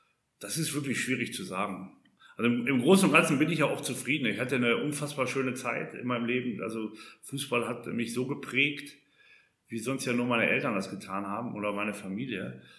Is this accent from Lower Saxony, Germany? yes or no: yes; Salzgitter, Lower Saxony, Germany; Dann bin ich zurück in meine Heimat gegangen, das Salzgitter. Und also da bin ich ja groß geworden.